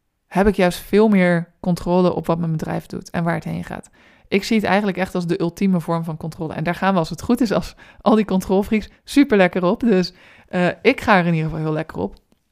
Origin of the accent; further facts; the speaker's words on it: Rotterdam, South Holland, Netherlands; Ik ben een Rotterdamse.